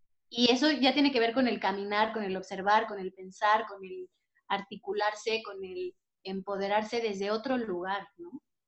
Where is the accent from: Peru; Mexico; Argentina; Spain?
Mexico; born there; also born or lived in Uruguay / Paris; Yo nací en México, viví en Uruguay, he vivido en muchos estados, me fui a estudiar a París